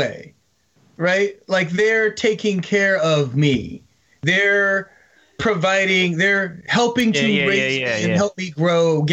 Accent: United States; right on. I'm an American.

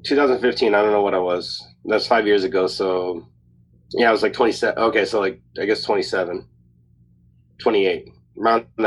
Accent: Ontario, California, United States; I grew up in Ontario, California, and I grew up in a predominantly Mexican neighborhood.

